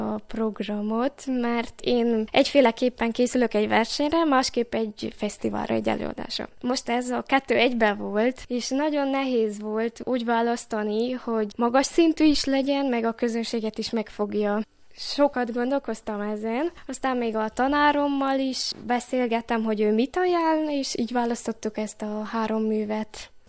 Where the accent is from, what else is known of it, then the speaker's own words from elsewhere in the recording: Miercurea Ciuc, Harghita, Romania; Az az igazság, hogy hazahúz a szívem, csak hogy otthon Csíkszeredában nem nagyon van lehetőség